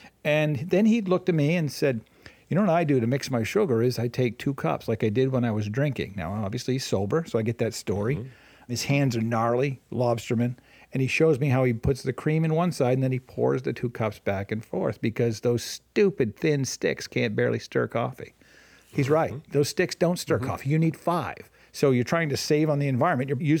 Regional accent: Casco, Maine, United States; I grew up in Casco, Maine for a short time. My dad was a minister

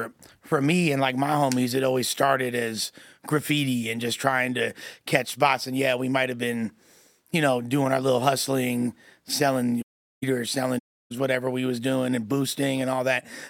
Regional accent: Los Angeles, California, United States; growing up in L.A., and like I'm from West LA, you don't really go to the Valley when you're like in high school and stuff like that.

